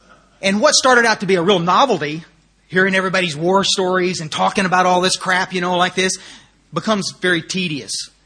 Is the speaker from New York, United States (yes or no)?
no; Texas, United States; I used to think as a Texan I was pretty tough, but you know what? I'm the biggest wussy that ever crawled out of Texas.